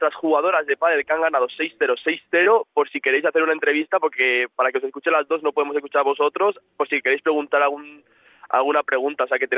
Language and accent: Spanish; Spain; soy española, ¿qué quieres que te gane?